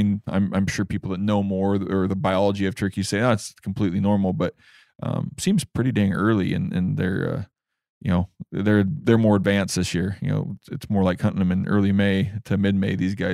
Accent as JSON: {"language": "English", "region": "Kansas", "country": "United States", "tie": "born or raised there", "said": "Easterns here, you know, in Kansas, I've got the luxury back when Easterns were doing pretty decent around my hometown of PL."}